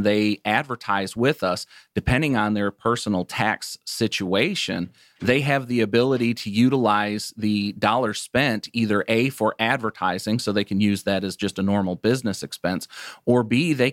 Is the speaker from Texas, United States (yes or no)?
no; Michigan, United States; I'm originally from Michigan. So I moved to Detroit where I had a buddy of mine.